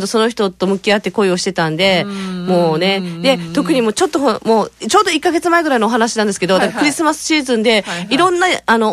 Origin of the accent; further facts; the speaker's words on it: Okinawa, Japan; 私も沖縄出身といたしまして